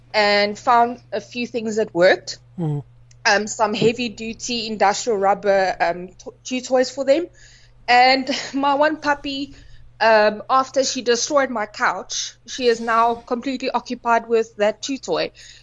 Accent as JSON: {"language": "English", "town": "Johannesburg", "region": "Gauteng", "country": "South Africa", "lives_now": "Nelspruit, South Africa"}